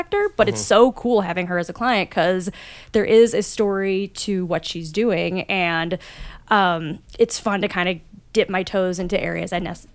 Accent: Los Angeles, California, United States; now in Chicago, United States; I started doing stand-up 20 years ago in my hometown of Los Angeles and loved it. Came out here to the Chicagoland area to attend Northwestern.

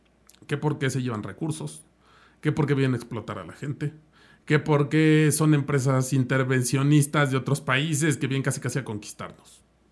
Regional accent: Mexico; A ver, o sea, como mexicanos, ni gobierno, ni distribuidores, ni demás tienen esa capacidad

